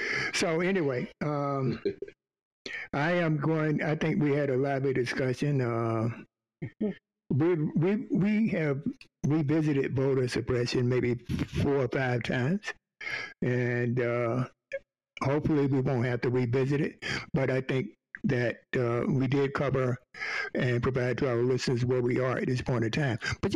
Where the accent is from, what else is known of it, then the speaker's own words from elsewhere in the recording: North Carolina, United States; Look, where I come from, I come from North Carolina, so that's, you know, hey, that's not a problem for me.